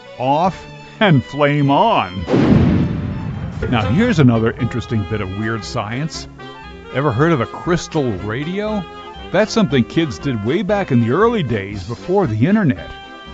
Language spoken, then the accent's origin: English; New Jersey, United States; Of course, where I grew up in New Jersey, if you ever wanted to smell rotten eggs, all you had to do was take a trip out to Newark Bay, you know, down by Jersey City and Bayonne.